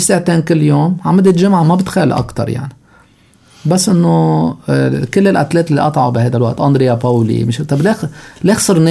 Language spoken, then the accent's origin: Arabic; Lebanon; ونحن عنا لبنانيين